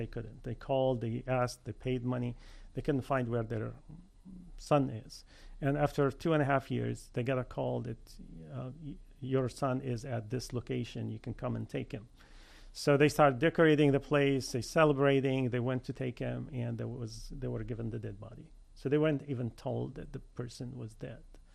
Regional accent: Damascus, Damascus Governorate, Syria; English is a second language; while I was growing up in Damascus

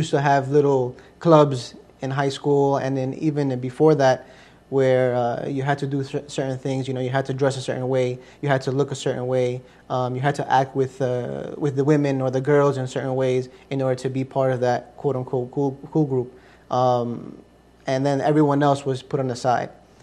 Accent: United States; born there; first language Spanish; English is a second language; I was born in America. My family's from Ecuador.

